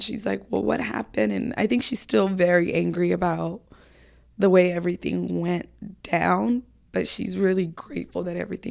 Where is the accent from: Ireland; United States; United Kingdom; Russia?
United States; Seattle, Washington; Well, so growing up in Seattle, I was very clear on who I was.